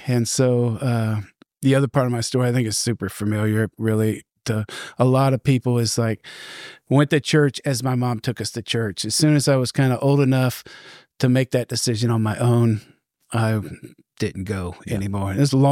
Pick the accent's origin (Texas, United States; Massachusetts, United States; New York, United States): Texas, United States; also born or lived in Ohio; So I was born in Ohio, but grew up here in Texas.